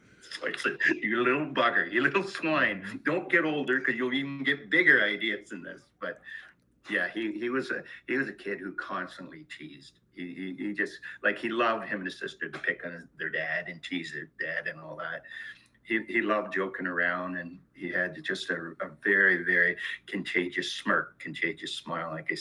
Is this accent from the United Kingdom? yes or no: no; Peterborough, Ontario, Canada; Yeah, I grew up in Peterborough, Ontario, and it's an hour and a half from Toronto.